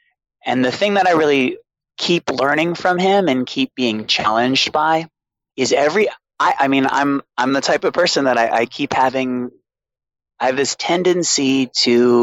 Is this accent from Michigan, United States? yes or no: no; Boston, Massachusetts, United States; I grew up in Boston with a single alcoholic mother.